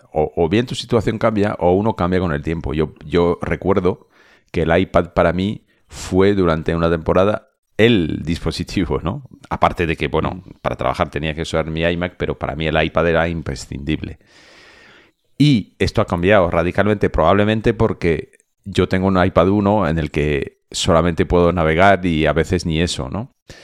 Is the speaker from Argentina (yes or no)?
no; Lyon, Auvergne-Rhône-Alpes, France; un viaje fue a Lyon, que es mi tierra, o sea, mi tierra de verdad.